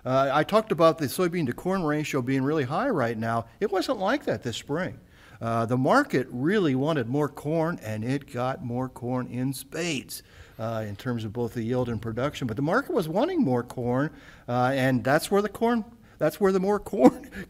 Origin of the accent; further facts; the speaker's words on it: United States; I'm from the Western Corn Belt, okay.